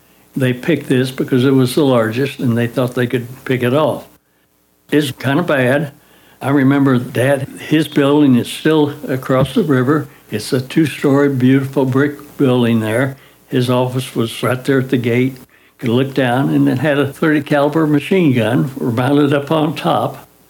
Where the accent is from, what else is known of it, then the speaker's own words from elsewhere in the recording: Tulsa, Oklahoma, United States; born there; I was born right here in Tulsa, in the proximity of Swan Lake, Utica Square. I was born in Hillcrest Hospital at that time.